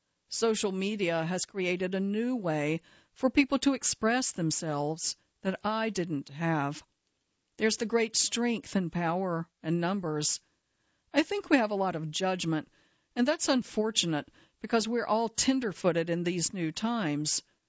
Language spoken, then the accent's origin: English; Nashville, Tennessee, United States; because I grew up in Nashville, too, and went to a different girls' school.